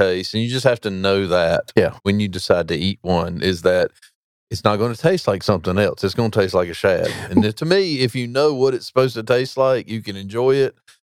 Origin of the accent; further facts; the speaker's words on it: Roanoke Rapids, North Carolina, United States; just growing up in Roanoke Rapids, you know, American shad fishing, 8 would be a great day for me.